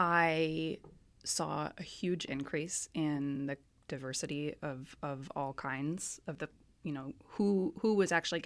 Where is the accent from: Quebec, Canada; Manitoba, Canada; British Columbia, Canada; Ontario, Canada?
British Columbia, Canada; Vancouver; I'm from Vancouver